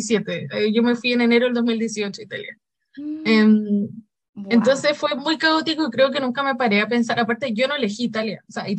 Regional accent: Chile; Yo soy de Chile originalmente. De Chile soy de un pequeño pueblito y me fui a hacer la universidad, a la gran ciudad

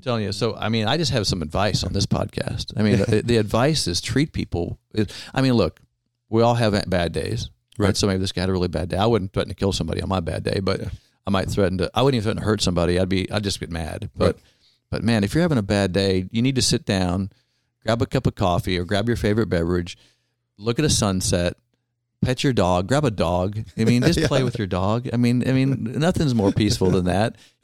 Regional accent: Oklahoma, United States; it's amazing because he found out we're from Oklahoma.

